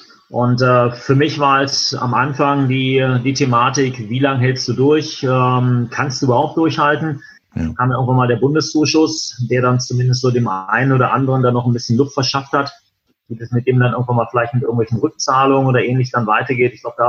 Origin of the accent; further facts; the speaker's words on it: North Rhine-Westphalia, Germany; now in Essen, Germany; Ich bin quasi so eigentlich in der goldenen Mitte von NRW. Ich bin in Essen im Ruhrgebiet. Ah. Wenn man sagen muss, ich bin kein gebürtiger Essener, ich komme aus dem Bergischen Land, aber mich hat es dann vor 13 Jahren dann hier in den Ruhrpott geschlagen.